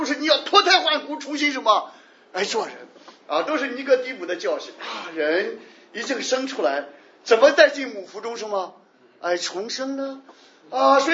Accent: Guangdong, China; 我们广东人比较爱财啊，

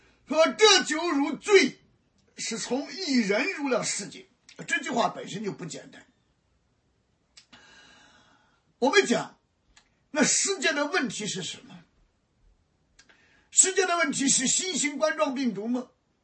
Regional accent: China; 你这说，哎呀，他们不代表我们中国人，你怎么能不代表？他们代表中国人的怯懦啊

